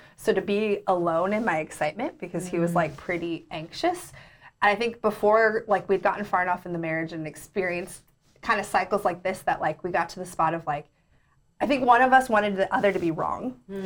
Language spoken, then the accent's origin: English; the South, United States; So, like, I came from the South and it was like, if you have to, like, be too strong, then it's not meant to be.